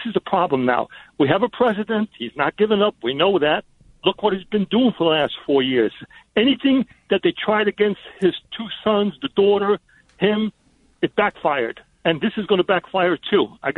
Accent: Romania; born there; English is a second language; And I was born in Romania. I'm lucky that I'm in this country.

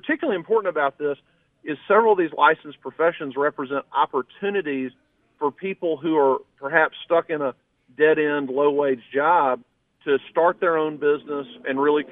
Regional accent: Columbus, United States; And in my hometown of Columbus, we had a situation 4 years ago where a lady showed up at the office with 19 absentee ballots.

